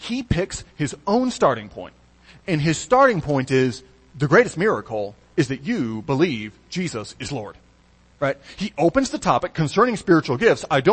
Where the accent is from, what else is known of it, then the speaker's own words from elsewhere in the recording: Marshall, Michigan, United States; You wouldn't take a helicopter tour much in my hometown of Marshall, Michigan.